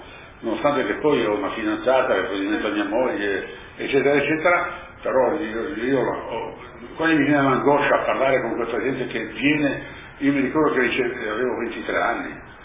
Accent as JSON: {"language": "Italian", "town": "Genoa", "region": "Liguria", "country": "Italy", "tie": "born there", "said": "Genova è la mia città natale, tutto bene, insomma ho 20 anni"}